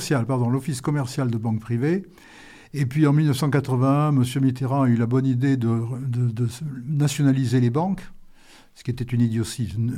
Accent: Périgueux, Nouvelle-Aquitaine, France; born there; je suis né à Périgueux, et j'ai une maison de famille à Bassillac.

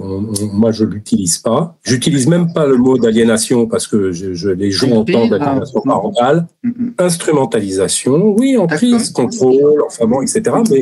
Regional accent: Rabat, Rabat-Salé-Kénitra, Morocco; now in Saint-Germain-en-Laye, France; Non, moi j'ai grandi au Maroc. Et puis je suis arrivé après à Tours, et puis après à Montreuil, et puis après du côté de Saint-Germain-en-Laye.

